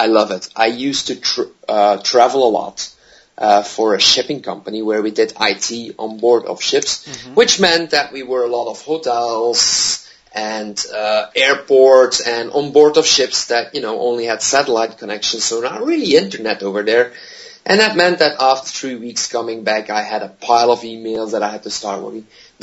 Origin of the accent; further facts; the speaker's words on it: Belgium; Now, I am from Belgium. I live close to Antwerp, but also pretty close to Brussels.